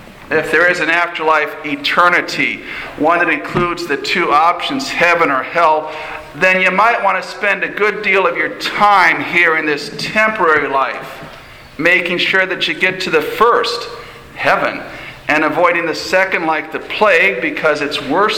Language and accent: English; Milan, Illinois, United States; You may have read in last month's newsletter that Sarah and I are local. I'm from Milan, just south of Rock Island.